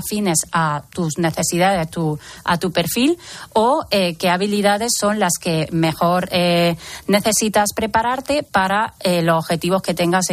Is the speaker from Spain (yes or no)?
yes; Andalusia, Spain; Y tercera, y que está ganando todavía está ganando campo, mi tierra Andalucía, ya vamos por 5.000 ofertas en los últimos tres meses.